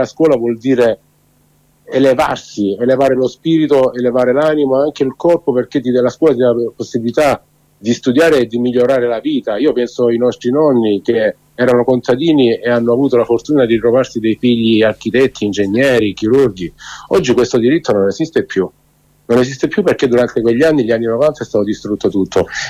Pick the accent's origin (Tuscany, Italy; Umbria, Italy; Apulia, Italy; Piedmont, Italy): Apulia, Italy; te lo dico da salentino adesso